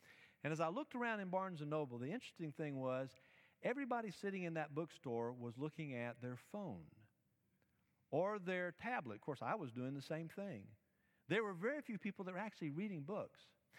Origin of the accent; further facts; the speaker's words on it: the South, United States; I remember growing up in the South when we would come back through. I didn't grow up in the South the whole time, but my grandparents were here